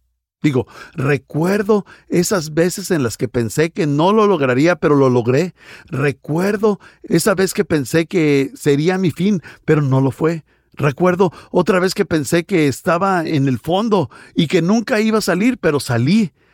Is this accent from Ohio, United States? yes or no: no; California, United States; bueno, yo soy un californiano, pero fui al seminario en el estado de Texas.